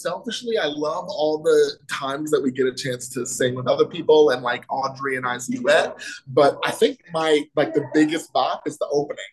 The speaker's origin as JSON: {"language": "English", "region": "Maryland", "country": "United States", "tie": "born or raised there", "also_born_or_lived": "Salisbury", "said": "So I was born and raised in Salisbury, Maryland, but then I moved up to the Rockville, Gaithersburg, Germantown area when I was about 5. So I've been in the area for a long time."}